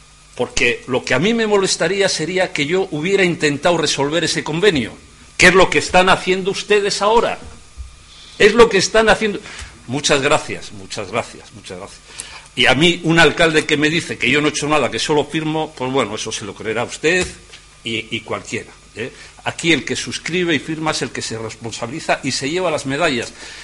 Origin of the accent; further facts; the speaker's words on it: Laredo, Cantabria, Spain; Nosotros, como somos de Laredo